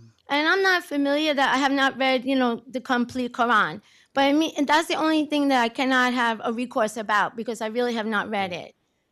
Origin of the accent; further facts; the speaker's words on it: Brooklyn, New York, United States; I'm from Bay Ridge, Brooklyn, and we have a very large community of Muslims